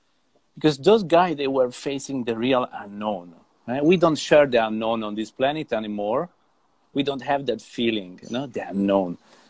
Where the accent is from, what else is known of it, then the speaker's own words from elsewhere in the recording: Florence, Tuscany, Italy; English is a second language; now in Tenerife, Spain; I grew up in Florence. I'm originally from Florence, from Italy, and I grew up there.